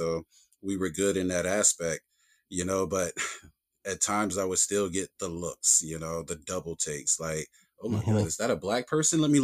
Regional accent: the South, United States; You know, I grew up in the South. And here in the South, you know, there's always people having a problem with the color of my skin.

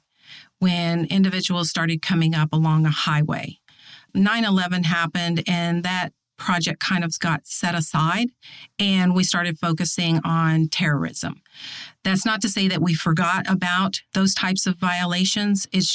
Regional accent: Texas, United States; So I came to the FBI from Texas, a small town in East Texas.

